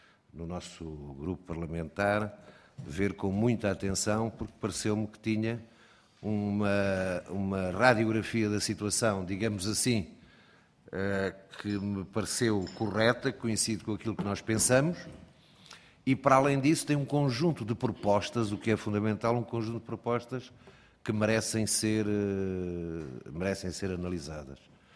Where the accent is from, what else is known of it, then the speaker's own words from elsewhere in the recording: Coimbra, Portugal; somos de Coimbra, do Distrito de Coimbra